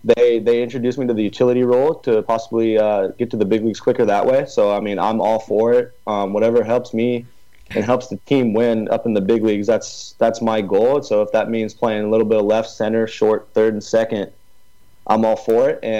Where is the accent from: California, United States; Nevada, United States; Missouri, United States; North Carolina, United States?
California, United States; Murrieta; I'm from Murrieta, California. It's Southern California. It's about 35 minutes from Anaheim, the Anaheim Angels.